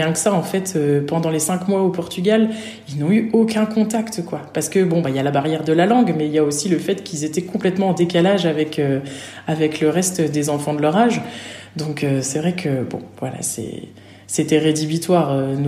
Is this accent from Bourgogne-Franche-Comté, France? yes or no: no; Nancy, Grand Est, France; moi je suis originaire de Nancy